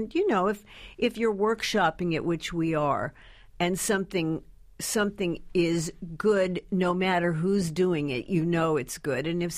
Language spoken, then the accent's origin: English; Beverly Hills, California, United States; It is so much more horrifying than anything I grew up with in Beverly Hills, where there were people with 21 cashmere twin sets